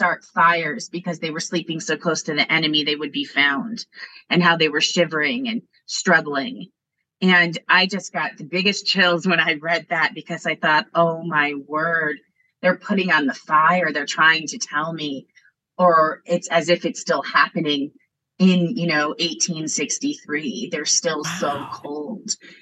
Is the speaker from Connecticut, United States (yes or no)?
yes; Connecticut, United States